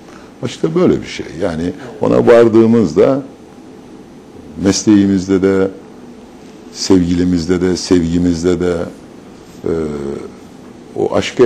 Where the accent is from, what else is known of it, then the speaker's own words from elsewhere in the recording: Bayburt, Turkey; Ben Bayburtluyum. Bayburt'a gittiğimde